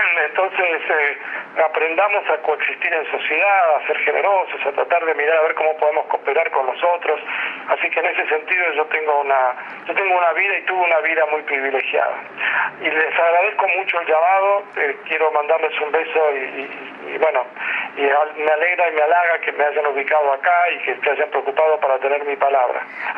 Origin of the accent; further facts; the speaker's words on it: Argentina; ese es mi compromiso con la educación en la Argentina, en mi país, ¿no?